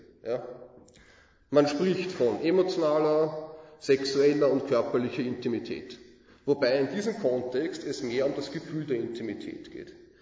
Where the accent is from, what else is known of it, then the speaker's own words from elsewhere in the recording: Vienna, Austria; Als Wiener könnte ich den Eindruck gewinnen, wenn ich draußen unterwegs bin